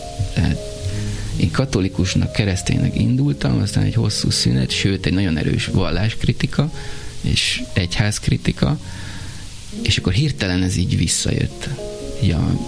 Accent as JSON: {"language": "Hungarian", "town": "Nagymaros", "region": "Pest", "country": "Hungary", "said": "Nem, ez Nagymaroson. Onnan származom."}